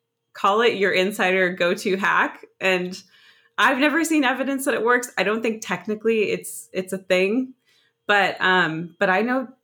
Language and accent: English; Seattle, Washington, United States; also born or lived in Los Angeles; Yeah. I've done some time in Los Angeles as well, but I'm still a Seattle football fan